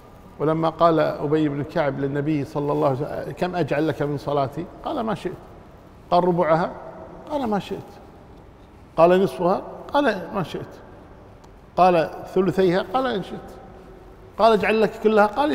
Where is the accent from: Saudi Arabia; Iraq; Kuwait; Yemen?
Kuwait; يعني أنا أذكر كنا في مقبرة صبحان عندنا في الكويت